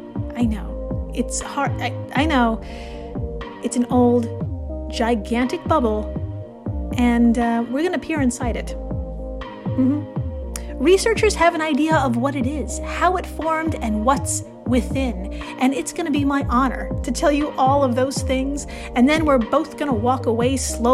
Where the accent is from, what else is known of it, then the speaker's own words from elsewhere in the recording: United States; As an American myself, I could say this country dry humps that year every 4th of July